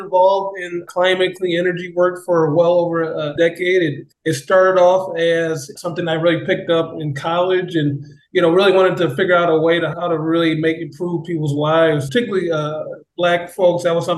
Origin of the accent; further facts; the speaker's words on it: Detroit, Michigan, United States; also born or lived in Lansing; I'm originally from the Detroit area, but moved to the Lansing area to go to Michigan State.